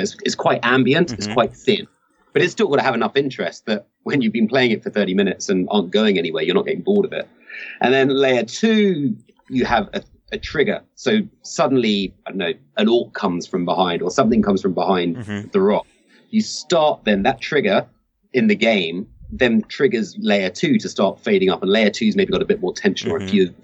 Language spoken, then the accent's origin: English; Glasgow, Scotland, United Kingdom; I'm from Glasgow, where there's a big, big music scene.